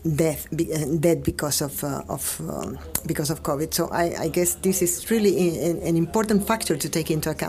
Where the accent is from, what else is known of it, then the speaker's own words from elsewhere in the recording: Dominican Republic; I come from the Dominican Republic, for instance, where the pandemic was not too dramatic, but still it was.